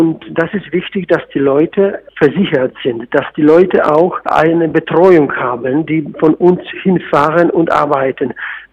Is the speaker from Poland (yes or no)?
yes; Poland; German is a second language; sagt man bei uns in Polen ein Sprichwort, von Korn zu Korn, es kann man einen Sack sammeln.